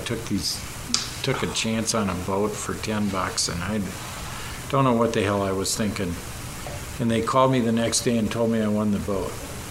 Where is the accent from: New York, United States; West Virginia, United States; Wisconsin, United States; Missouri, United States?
Wisconsin, United States; I grew up in Wisconsin, lots of lakes, you know.